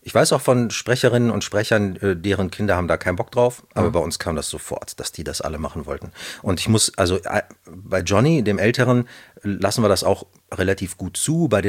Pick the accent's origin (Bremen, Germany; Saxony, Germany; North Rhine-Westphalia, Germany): North Rhine-Westphalia, Germany; Düsseldorf; Nee, aber ich habe tatsächlich als Düsseldorfer so zwei Kölner Unternehmen, für die ich auch unterwegs bin.